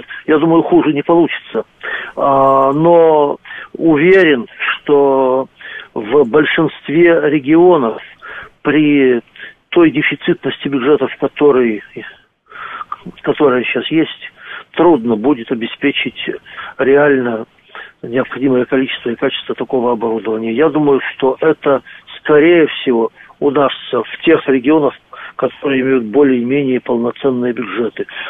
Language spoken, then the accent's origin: Russian; Omsk, Omsk Oblast, Russia; в моем родном городе Омске